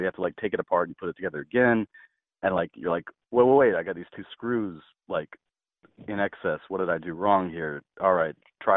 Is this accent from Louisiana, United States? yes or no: no; Arkansas, United States; also born or lived in Texas; now in Los Angeles, United States; childhood in Arkansas and Texas. And we moved to Southern California, and I kind of like consciously made LA my hometown.